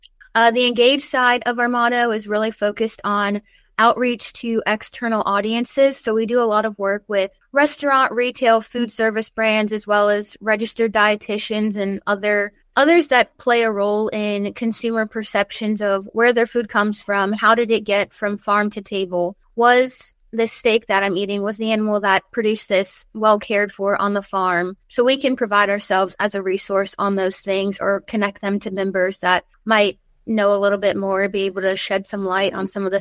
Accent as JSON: {"language": "English", "region": "Maryland", "country": "United States", "tie": "born or raised there", "said": "So I grew up in Maryland. So it was my home college."}